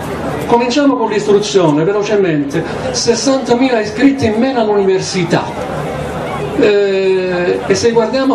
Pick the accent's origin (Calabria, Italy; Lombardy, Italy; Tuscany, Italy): Calabria, Italy; E noi credo, come calabresi, questo impoverimento lo tocchiamo con mano, lo verifichiamo.